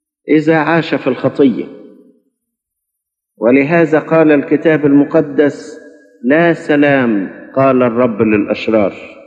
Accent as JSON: {"language": "Arabic", "country": "Egypt", "said": "نطلب من أجل بلادنا مصر ومن أجل سلامها وسلامتها"}